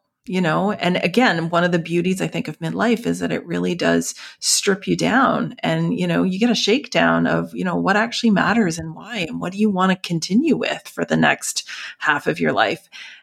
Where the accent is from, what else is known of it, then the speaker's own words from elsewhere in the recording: Halifax, Nova Scotia, Canada; Maybe it's the East Coaster in me. Maybe it's because I'm from Halifax. I've got some saltiness from the sea.